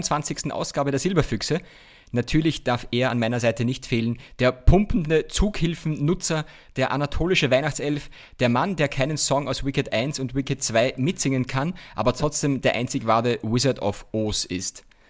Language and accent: German; Austria; bei uns in Österreich